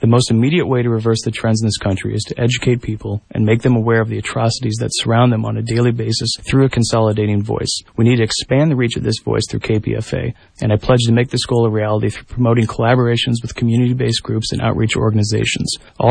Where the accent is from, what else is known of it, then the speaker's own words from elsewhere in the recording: Midwest, United States; also born or lived in Chicago; now in San Francisco, United States; I come to San Francisco via the Windy City, where I earned my PhD at the University of Chicago. Born and raised in the Midwest, and at the age of 31